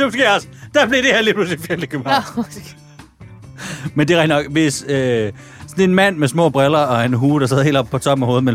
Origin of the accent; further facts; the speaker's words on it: Jutland, Denmark; Hjemme i Jylland er det noget, der hedder sådan